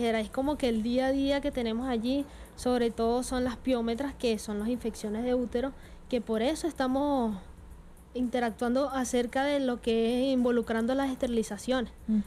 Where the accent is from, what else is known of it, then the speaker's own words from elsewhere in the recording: Barinas, Venezuela; now in Caracas, Venezuela; Sí, bueno, yo soy de Barinas.